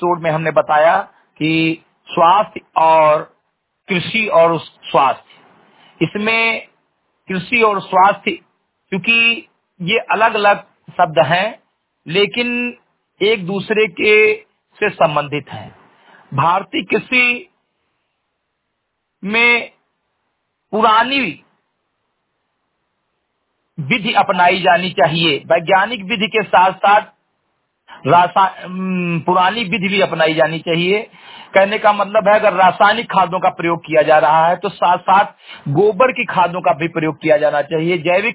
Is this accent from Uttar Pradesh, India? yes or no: yes; Bahraich, Uttar Pradesh, India; ग्राम सभा से मेरी विकासखंड मीरपुरवा जनपद बहराइच का मूल निवासी हूँ